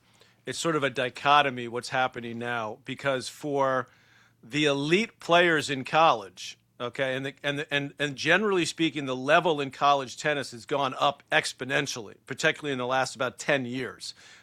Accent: New York City, New York, United States; they put us in the best, you know, private school that they could, where we grew up in the New York City area.

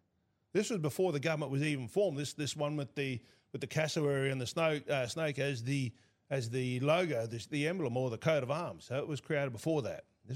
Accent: Queensland, Australia; You know, I'm Yidinji now. I'm not Australian. When I drove down the hill, I drove down as an Australian.

